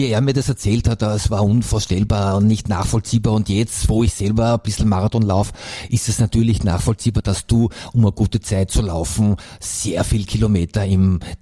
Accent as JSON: {"language": "German", "region": "Styria", "country": "Austria", "said": "Ich bin aus der Steiermark und der Karl aus der Wiener Gegend"}